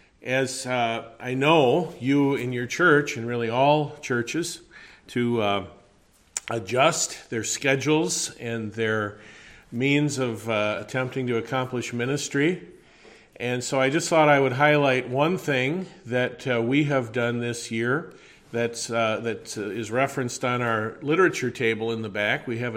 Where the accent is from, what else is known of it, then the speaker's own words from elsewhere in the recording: Columbus, Wisconsin, United States; My wife Lynette is here with me today. We are here from Columbus. Columbus, Wisconsin, that is. Like I said, Madison area, if you don't know where that is, west of Watertown.